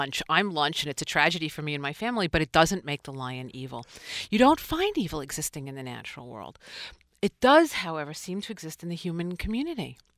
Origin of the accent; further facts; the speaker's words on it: New York, United States; I'm a New Yorker, you know. I was, you know, in New York when September 11th happened.